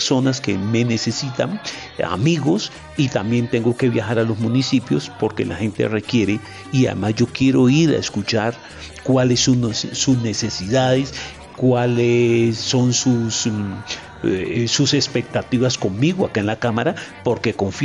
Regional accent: Dagua, Valle del Cauca, Colombia; born there; yo nací en Dagua Valle, un municipio que queda a 50 minutos de Cali. Allí nací en un hogar muy humilde. Mi madre tuvo 6 hijos. De los 6 hijos nacimos un par de gemelos

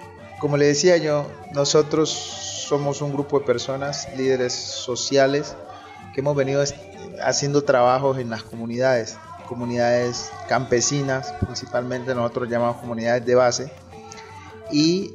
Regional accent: Tumaco, Nariño, Colombia; me concentro pues principalmente en el Pacífico, de donde yo soy, y particularmente pues en mi Tumaco

